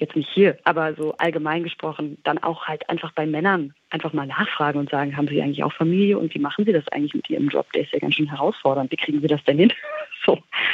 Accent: United States; ich bin in den USA groß geworden und da zählt man Frauen nicht mehr

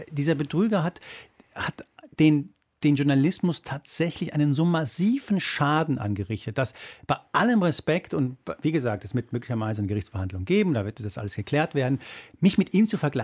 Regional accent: Spain; German is a second language; seit neuestem auch aus meinem Heimatland Spanien

